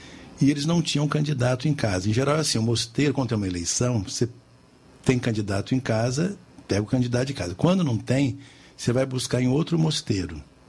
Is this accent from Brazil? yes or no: yes; Rio de Janeiro, Brazil; also born or lived in Vassouras / São Lourenço; Olha, eu sou natural do Rio de Janeiro, do bairro de Santa Teresa. Mas já como criança morei muito no estado do Rio. Morei em Vassouras, morei 2 anos em Minas Gerais, em São Lourenço. Morei numa cidadezinha pequenininha chamada Engenheiro Paulo de Fronten.